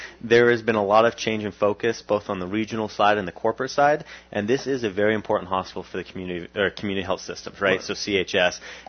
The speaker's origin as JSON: {"language": "English", "region": "New York", "country": "United States", "also_born_or_lived": "Tucson, United States", "said": "Well, so originally I'm from New York, so this has been very different environment."}